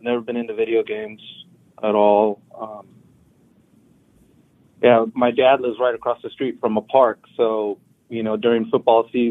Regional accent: Sacramento, California, United States; Yeah, I was born in Sacramento.

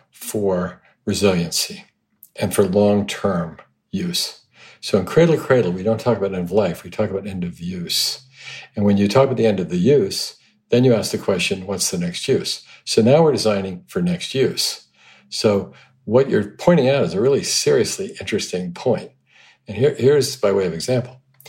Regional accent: Hong Kong; growing up in Hong Kong, you see all the trees, all the bamboo used as scaffolding.

